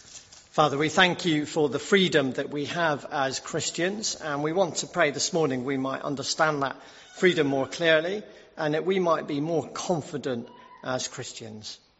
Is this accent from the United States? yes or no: no; England, United Kingdom; When two English people meet each other, we love, don't we, if we're English, to talk about the weather.